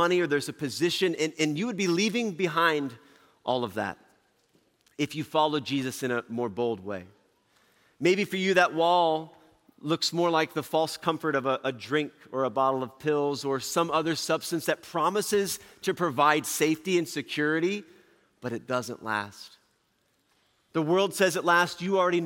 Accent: Albia, Iowa, United States; I grew up in Southern Iowa in Albia.

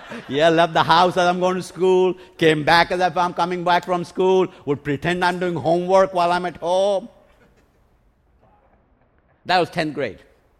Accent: India; When I was growing up in India, my dad found the best school in our city. It was a Catholic academy called St. Francis High School. And it was a Catholic school run by Italian monks.

